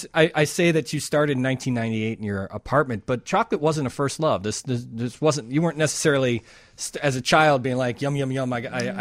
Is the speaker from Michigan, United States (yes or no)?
no; Chicago, Illinois, United States; And that has been something that I've known as a Chicagoan